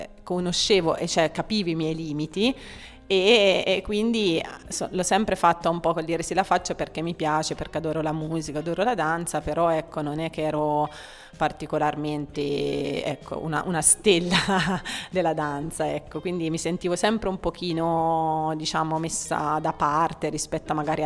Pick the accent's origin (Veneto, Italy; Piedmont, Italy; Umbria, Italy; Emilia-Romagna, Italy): Umbria, Italy; Città di Castello; perché io ho fatto danza per 12 anni da piccola a Città di Castello, perché io sono originaria della Val Tiberina.